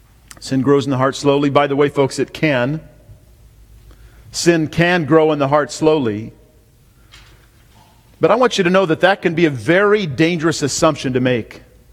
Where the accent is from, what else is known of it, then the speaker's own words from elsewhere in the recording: Grand Junction, Colorado, United States; I'm from Colorado. And in my town, really only for 1 month out of the year, but for 1 month out of the year in Grand Junction, where I'm from, it's pretty common to have snow that sticks